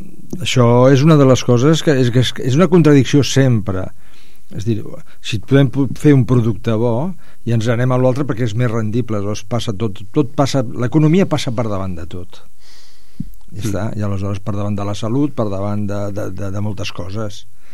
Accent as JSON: {"language": "Catalan", "town": "Tudela", "region": "Navarre", "country": "Spain", "said": "Sí, jo sóc de Tudela"}